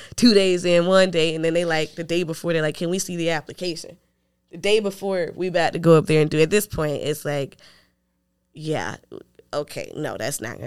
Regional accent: Miami, Florida, United States; Oh, I got what? I'm from Miami.

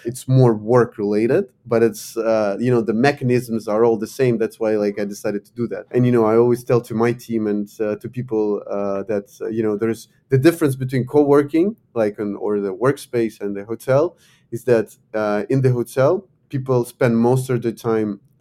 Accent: Ukraine; English is a second language; I come from Ukraine.

